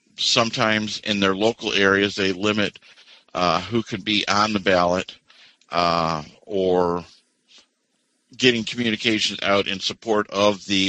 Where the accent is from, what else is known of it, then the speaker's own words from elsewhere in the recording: United States; I'm from Jackson County.